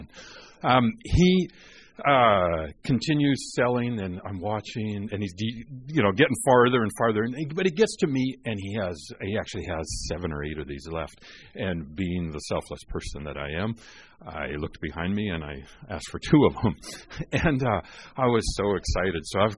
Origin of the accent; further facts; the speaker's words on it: Alaska, United States; I got saved. I'm from Alaska. I got saved and as a young age